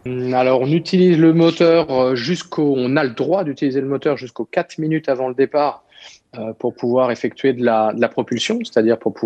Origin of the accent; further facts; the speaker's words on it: Brittany, France; quand on navigue chez nous en Bretagne en hiver